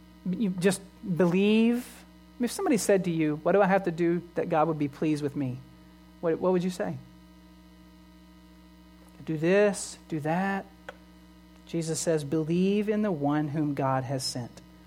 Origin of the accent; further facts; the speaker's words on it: United States; I'm an American, right? I'm strong. I'm resourceful. I'm independent.